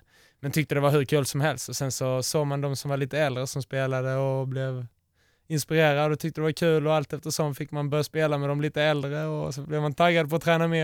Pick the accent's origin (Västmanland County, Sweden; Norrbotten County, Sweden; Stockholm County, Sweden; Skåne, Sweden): Skåne, Sweden; Kattvik; now in Granada, Spain; och jag kommer från Kattvik här precis utanför byn.